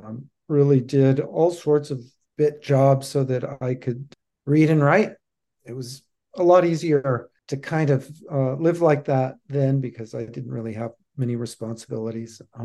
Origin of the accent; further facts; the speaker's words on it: Intermountain West, United States; also born or lived in California / Montana / Utah / Wyoming; So I grew up in the Intermountain West, a little bit in the Mojave Desert, the Inland Empire of California, Montana, Utah, Wyoming, and really lived there all my life until I was about 19